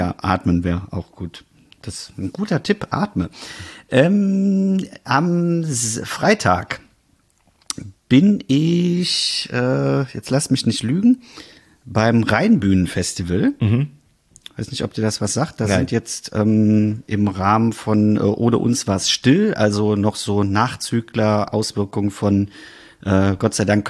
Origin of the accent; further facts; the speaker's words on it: Bonn, North Rhine-Westphalia, Germany; als Bonner geführt werde, was mich natürlich sehr freut und auch ein wenig stolz macht. Aber ich denke, ich darf so als Exil-Bonner trotzdem noch mit an den Start gehen.